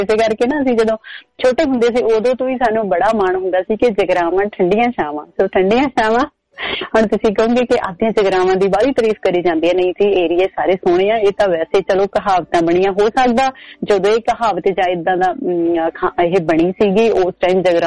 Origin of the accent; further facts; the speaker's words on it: Jagraon, Punjab, India; ਤੇ ਮੈਂ ਵੀ ਜਗਰਾਓ ਤੋਂ ਹਾਂ